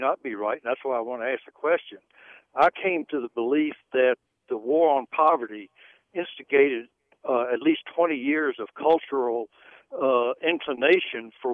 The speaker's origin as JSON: {"language": "English", "town": "Staunton", "region": "Virginia", "country": "United States", "tie": "born or raised there", "said": "I'm an old Goldwater conservative, and when I was growing up in Stanton, the black community and the white community seemed to have a pretty common culture."}